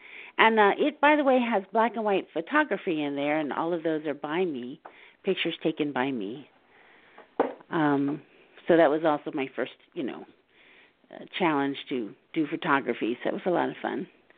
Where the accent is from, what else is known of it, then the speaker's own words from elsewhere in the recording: Illinois, United States; born there; I was born in Illinois.